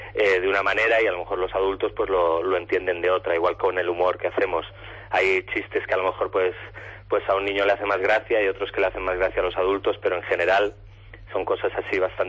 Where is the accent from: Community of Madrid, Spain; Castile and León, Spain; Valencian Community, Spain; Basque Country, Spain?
Castile and León, Spain; Valladolid; y yo que soy de Valladolid.